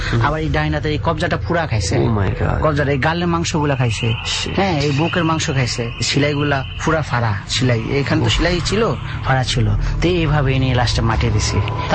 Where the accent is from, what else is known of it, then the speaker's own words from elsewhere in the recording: Chandpur, Chittagong Division, Bangladesh; যেহেতু আমার বাড়ি চাঁদপুরে, চাঁদপুর জেলা, আমরা মাঝে মধ্যে চাঁদপুরে যাই।